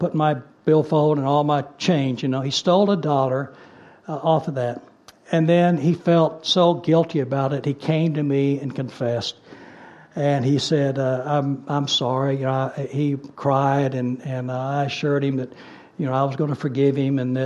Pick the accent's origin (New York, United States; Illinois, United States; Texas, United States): Texas, United States; Dallas; I grew up in Dallas, Texas, and I grew up in the 50s.